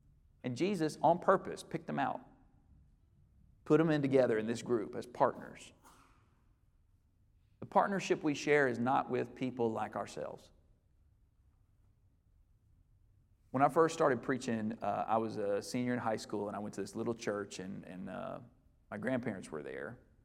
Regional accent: Lacey Spring, Alabama, United States; I grew up in Lacey Spring, Alabama in a double-wide trailer, all right?

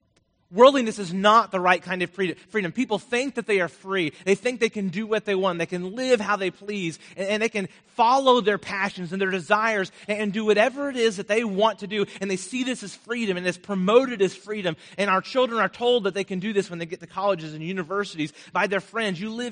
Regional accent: Vermont, United States; I'm from Vermont. I lived there at least most of my life growing up.

